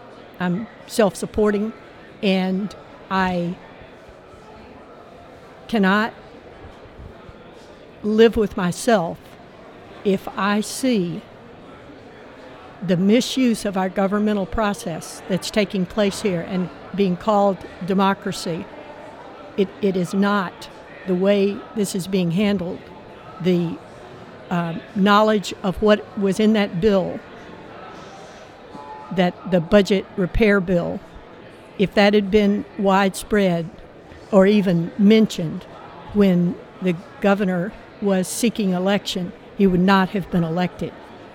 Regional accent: Stevens Point, Wisconsin, United States; I'm from Stevens Point, Wisconsin, 120 miles north of here.

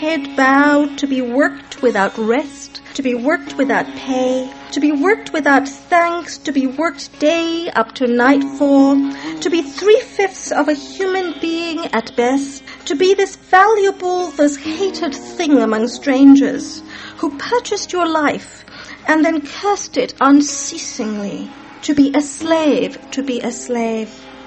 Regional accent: India; also born or lived in North Africa; When I was a child growing up in India and North Africa, there was no way that as a woman I could be valued as a poet.

